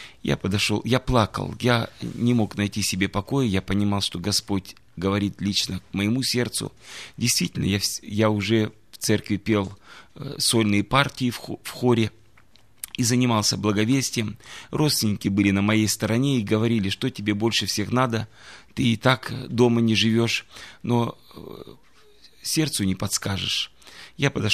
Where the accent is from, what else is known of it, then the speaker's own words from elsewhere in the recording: Kemerovo, Kemerovo Oblast, Russia; born there; Был рукоположен в Кемеровской церкви, там я и родился, там остались мои родители.